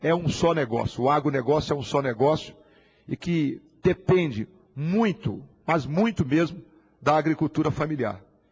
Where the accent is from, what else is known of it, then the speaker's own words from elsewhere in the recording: Minas Gerais, Brazil; de uma forma muito especial à minha terra, a Minas Gerais